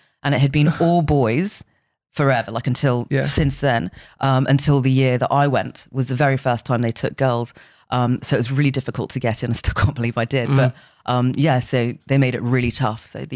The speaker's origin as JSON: {"language": "English", "country": "Hong Kong", "tie": "born there", "said": "I grew up in, so I was born in Hong Kong. Dad was Indian."}